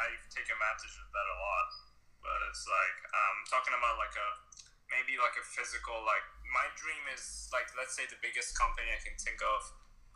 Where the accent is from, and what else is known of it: Iran